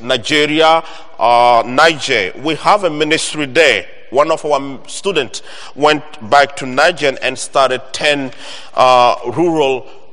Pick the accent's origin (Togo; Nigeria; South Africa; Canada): Togo; now in Lexington, United States; always good for me to be back home because Lexington, Kentucky is another home for me. Beside Togo, my home country, Togo, the place to go.